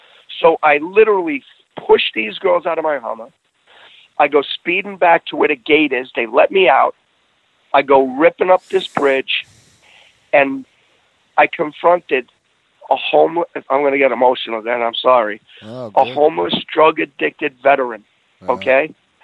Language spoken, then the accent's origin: English; Brooklyn, New York, United States; You know, being born and raised in Brooklyn, right?